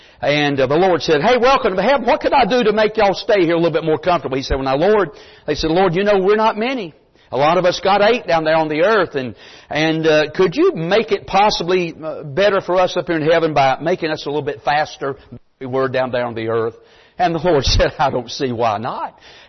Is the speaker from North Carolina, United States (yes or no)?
yes; Mount Airy, North Carolina, United States; I don't live in Mount Airy anymore, but I grew up in Mount Airy my whole life.